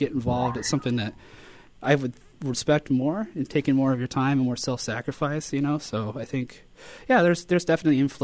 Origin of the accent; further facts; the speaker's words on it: Colorado, United States; now in Florida, United States; But I'm from Colorado originally, and it reached out even there.